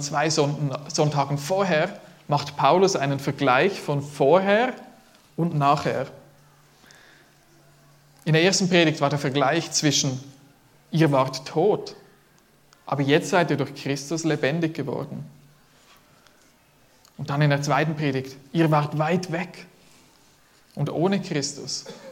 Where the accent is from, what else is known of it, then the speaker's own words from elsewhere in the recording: Switzerland; born there; ich bin als Schweizer geboren, habe automatisch den Schweizer Pass